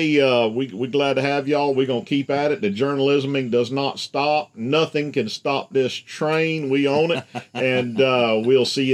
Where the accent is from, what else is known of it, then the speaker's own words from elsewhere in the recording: Florida, United States; the good doctor and I, we've got some hypotheses on who some of those people were since we grew up in Central Florida.